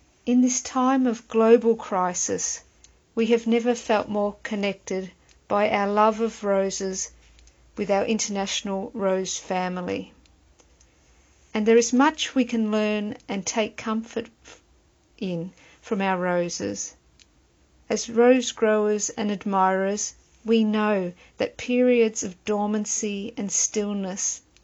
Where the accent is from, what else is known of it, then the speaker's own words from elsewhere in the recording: Melbourne, Victoria, Australia; from Melbourne, Australia.